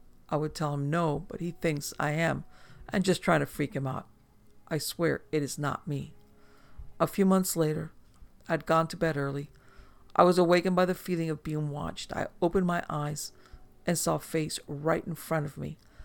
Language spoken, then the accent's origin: English; Memphis, Tennessee, United States; now in Atlanta, United States; I now live in Atlanta. I grew up on Fox Street in Memphis, Tennessee.